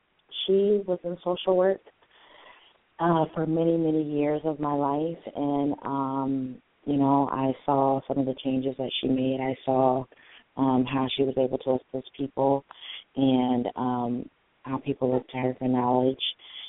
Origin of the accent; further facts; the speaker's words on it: Kewanee, Illinois, United States; So I grew up in Kewaunee, Illinois. It's a very small rural town, about, let's say, 150 miles from Chicago.